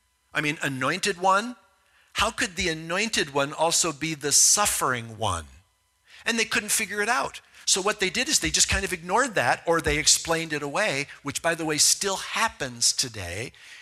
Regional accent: Midwest, United States; Growing up in the Midwest, I saw lots of them

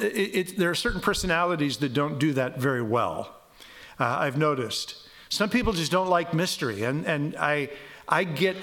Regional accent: Midwest, United States; growing up in the Midwest of America, you know, I spent a lot of summer nights listening to thunder

